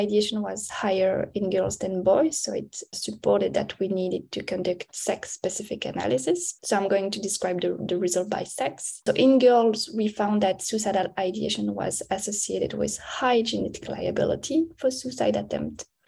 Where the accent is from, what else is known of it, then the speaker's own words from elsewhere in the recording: Belgium; English is a second language; moved away as an adult; now in United States; I come from Belgium, where I did a master in clinical psychology and a PhD in neuropsychology. And I moved to the US in 2019 to pursue my postdoc.